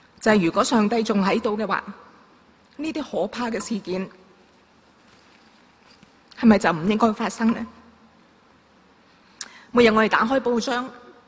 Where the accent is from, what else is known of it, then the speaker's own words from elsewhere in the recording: Hong Kong; born there; 我在香港出世的，可能很小個的時候呢已經是嘗過貧窮的滋味